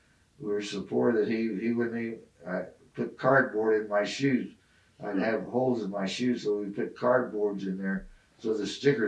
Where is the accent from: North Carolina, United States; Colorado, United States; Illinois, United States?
Colorado, United States; born there; I was born in Colorado